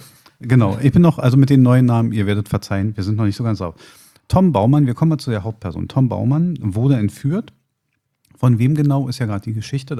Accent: Berlin, Germany; wo ich ehrlich gesagt als Berliner zucke, wenn mir Soßen wie Italienisch und Curry angeboten werden.

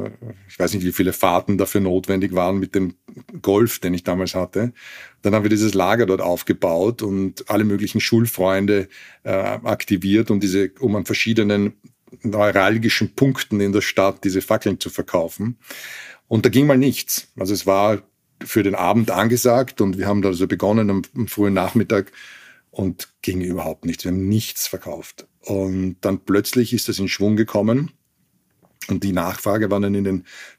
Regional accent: Austria; ich bin Österreicher

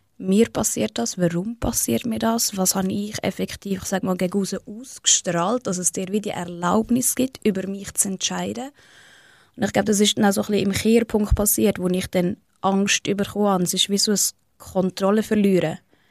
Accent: Hallau, Schaffhausen, Switzerland; ist Schaffhausen Geschlecht. Mein Heimatort ist Hallau tatsächlich. Ich habe auch viele Tage in Hallau verbracht, früher als Kind. Darum fühle ich mich da schon sehr heimelig.

